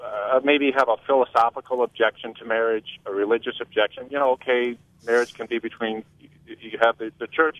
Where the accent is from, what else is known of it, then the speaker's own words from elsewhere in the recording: Albany, New York, United States; I come from Albany, New York, and I just counted that during the show. I have 15 close friends that I've known since third grade